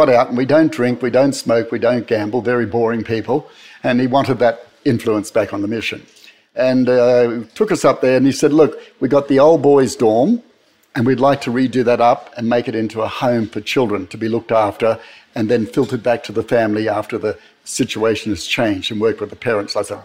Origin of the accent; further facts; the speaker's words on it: Cherbourg, Queensland, Australia; when I grew up in Cherbourg, I was there till I was 11, we had our language. We spoke English.